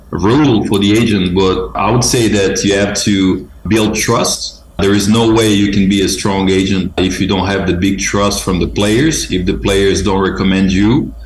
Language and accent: English; France; I think both my parents are Serbian, and I'm pretty attached to Serbia. But I must say that I grew up in France. Like, I spent most of my life in France